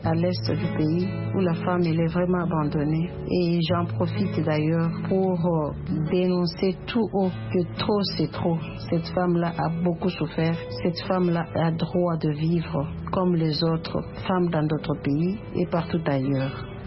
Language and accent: French; DR Congo; Partout ailleurs, la femme est en train de récupérer sa place, sauf chez nous en RDC et beaucoup plus à l'Est